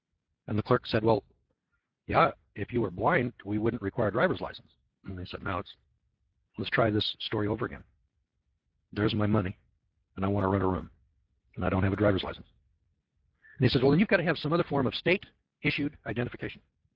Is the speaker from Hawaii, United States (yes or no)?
no; Isabella, Missouri, United States; you know, I'm from Isabella, Missouri.